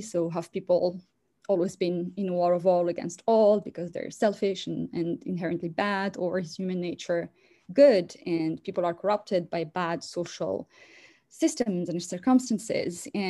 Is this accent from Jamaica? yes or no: no; Casablanca, Casablanca-Settat, Morocco; And so I grew up in Casablanca, which is a big, one of these really big, noisy, overwhelming cities that are developing rapidly and with lots of wealth and social inequalities.